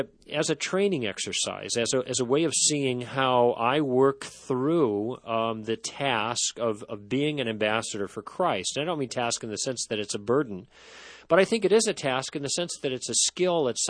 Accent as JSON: {"language": "English", "town": "Chicago", "region": "Illinois", "country": "United States", "tie": "born or raised there", "said": "I grew up in Chicago, and in 1960, my grandpa built a cabin or bought some property"}